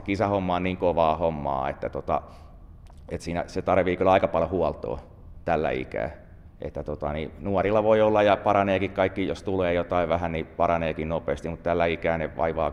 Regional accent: Tampere, Pirkanmaa, Finland; Joo, ei. Mä oon Tampereelta lähtöisin

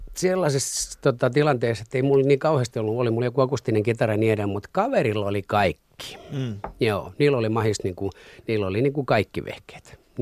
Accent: Masku, Southwest Finland, Finland; also born or lived in Turku; viitisen vuotta mä asuin Turun Rauhankadulla, puutaloalueella, vanhalla puutaloalueella. Ja sieltä muutettiin Maskuun. Mun isä rakensi sinne pienen omakotitalon ja sitten mä oon varhaisnuoruuteni ja teini. No, melkein parikymppisen asti sitten asunut sitten siellä Maskussa, kunnes mä muutin takaisin Turkuun.

